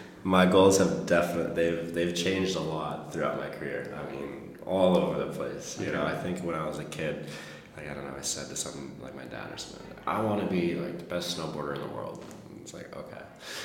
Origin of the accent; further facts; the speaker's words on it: Ireland; I mean, I'm, as of right now, the first and only Irish freestyle